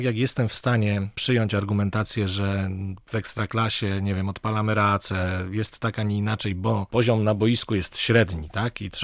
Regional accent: Kielce, Świętokrzyskie Voivodeship, Poland; Jestem z Kielc, chodzę na mecze od zawsze

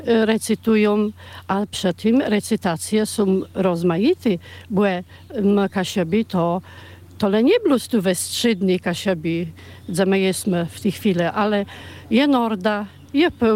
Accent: Chmielno, Pomeranian Voivodeship, Poland; born there; first language Kashubian; urodziłam się tutaj, w sołectwie, w gminie Chmielno, w sołectwie Chmielnie. Od dziecka, że tak powiem, z mlekiem matki wysłałam język.

